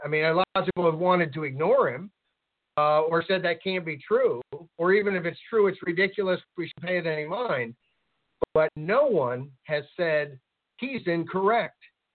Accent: Virginia, United States; Connecticut and Kentucky and my home state of Virginia have passed this

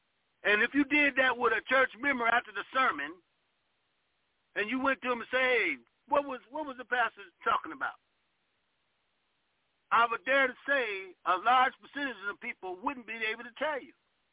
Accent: Cleveland, Ohio, United States; because I'm from Cleveland, Ohio, and I used to be involved with the anti-drug and working with schools.

